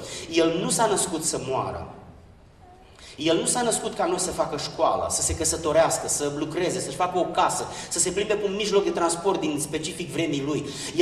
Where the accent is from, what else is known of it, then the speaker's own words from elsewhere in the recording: Giurgiu, Giurgiu County, Romania; born there; Eu m-am născut în Giurgiu, sub București, pe malul Dunării, la granița cu Bulgaria, acolo unde n-a fost biserică penticostală sau baptistă.